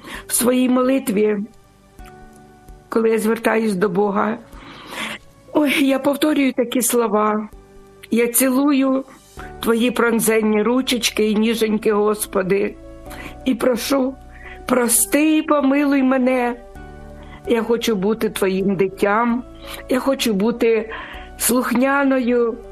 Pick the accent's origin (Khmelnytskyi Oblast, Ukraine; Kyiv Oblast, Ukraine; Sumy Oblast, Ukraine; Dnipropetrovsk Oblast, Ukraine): Sumy Oblast, Ukraine; Sumy; я хочу передати вітання у моє рідне місто Суми